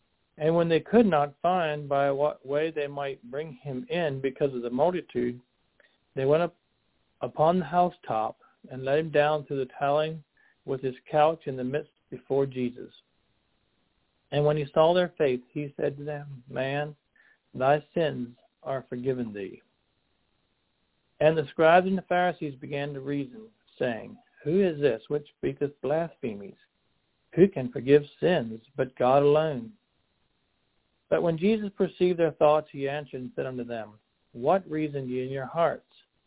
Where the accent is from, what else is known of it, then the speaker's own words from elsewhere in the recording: Amherst, Virginia, United States; hi everyone. … from Amherst, Virginia.